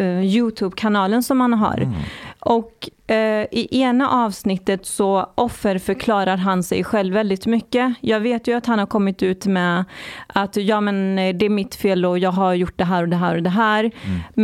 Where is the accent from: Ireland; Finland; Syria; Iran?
Iran; Jag är också från Iran.